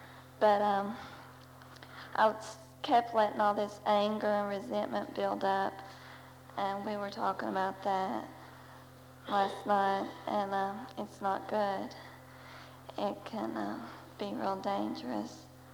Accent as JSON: {"language": "English", "town": "Chapmanville", "region": "West Virginia", "country": "United States", "said": "I'm from Chapmanville in Logan County, West Virginia"}